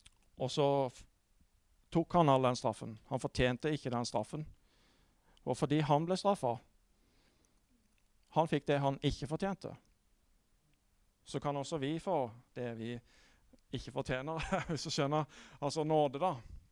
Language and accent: Norwegian; Vennesla, Agder, Norway; Jeg kommer fra Vennesla forresten